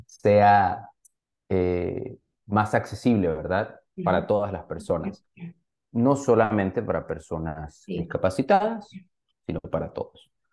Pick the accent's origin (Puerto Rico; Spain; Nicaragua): Nicaragua; Managua; Yo soy de Managua, soy de la capital.